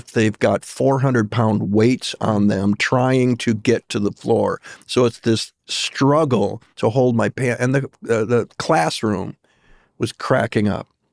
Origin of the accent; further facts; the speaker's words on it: Midwest, United States; now in New York, United States; I remember coming to New York and being of the Midwest and having to learn how to like drop all